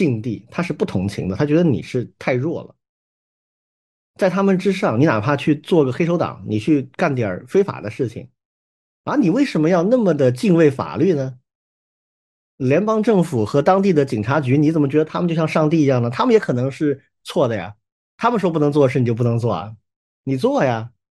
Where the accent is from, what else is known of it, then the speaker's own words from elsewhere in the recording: China; 但儒家有一些思想真的是根深蒂固，深入我们中国人的大脑。